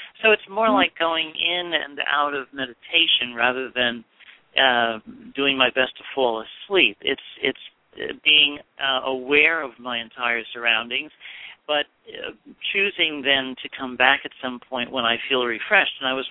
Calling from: Manhattan, New York, United States; I'm calling from Manhattan, New York.

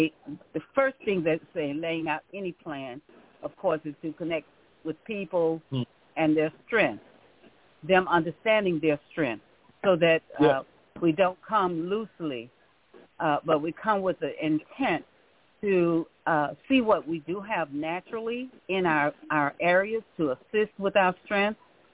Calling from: Pompano Beach, Florida, United States; I'm calling from St. Petersburg, Pompano, Florida, still in Florida.

